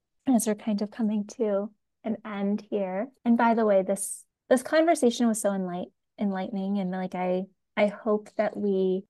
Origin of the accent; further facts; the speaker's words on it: United States; I think oftentimes just as a Pakistani American who has a father who is very much so a perfectionist